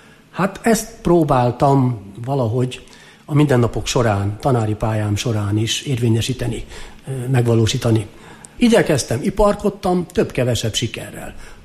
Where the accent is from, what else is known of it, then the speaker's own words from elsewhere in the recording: Vámosatya, Szabolcs-Szatmár-Bereg, Hungary; Én református családba születtem, a Szatmár-Beregi síkságon található Vámos atya nevű falucskában, ami nekem a imágó mundi, úgy szólván, vagyis a lét központja, a létezés központja, egy abszolút viszonyítási pont. Ott nevelkedtem